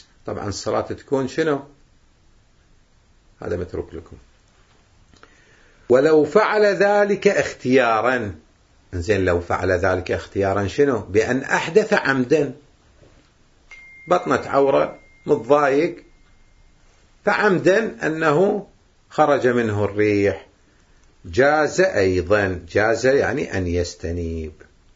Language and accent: Arabic; Kuwait; أما هنا إحنا عندنا بالكويت